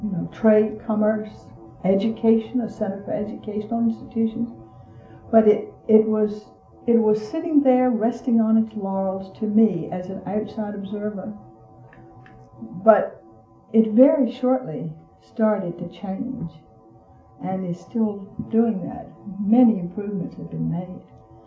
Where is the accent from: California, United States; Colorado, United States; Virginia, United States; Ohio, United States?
Virginia, United States; We did not, when I was growing up in Virginia, we did not look down on black people at all